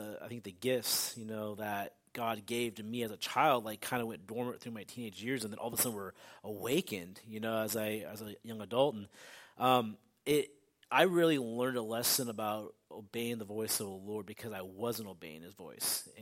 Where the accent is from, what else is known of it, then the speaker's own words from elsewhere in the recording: Northwest, United States; It's not, I'm from the Northwest, and you never even hear the sermons on the radio that you hear here, there.